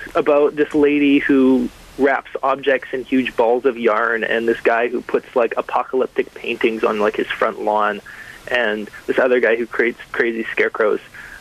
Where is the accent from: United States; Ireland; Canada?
Canada; born there; I was born in Canada. It runs through my veins.